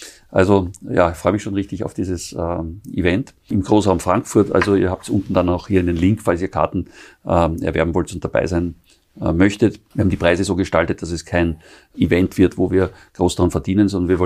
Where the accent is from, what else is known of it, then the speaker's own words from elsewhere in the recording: Austria; born there; also born or lived in Germany; Ich bin zwar in Österreich geboren, habe aber auch Firmen da, habe viele Jahre da auch gelebt oder zumindest teilweise gelebt auch.